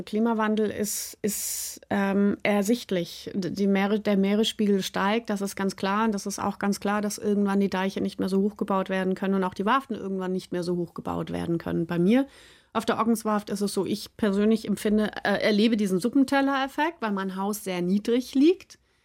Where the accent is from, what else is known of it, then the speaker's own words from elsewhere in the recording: Munich, Bavaria, Germany; now in Schleswig-Holstein, Germany; ich bin keine Bayerin, ich bin Münchnerin. Das ist ein großer Unterschied.